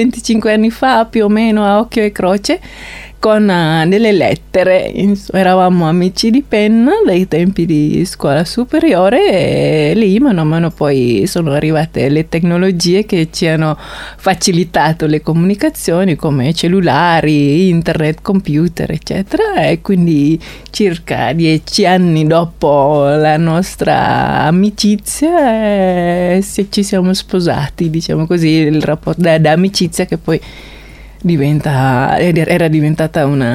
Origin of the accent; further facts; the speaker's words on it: Jakarta, Indonesia; now in Feletto Umberto, Italy; A Giacarta, vengo da Giacarta.